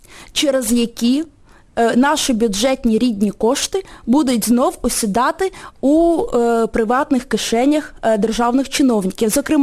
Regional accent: Kyiv, Ukraine

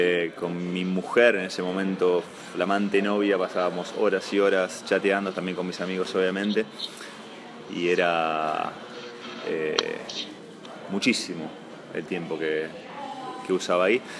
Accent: Bahía Blanca, Buenos Aires Province, Argentina; moved away; also born or lived in La Rioja; Dos años antes, cuando yo me fui por primera vez de Bahía Blanca, me fui a jugar a La Rioja, entre el 95 y el 96.

